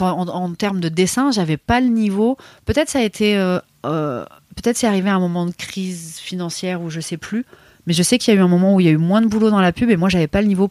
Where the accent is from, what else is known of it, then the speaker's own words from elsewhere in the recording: Paris, Île-de-France, France; quand on est là en tant que Parisienne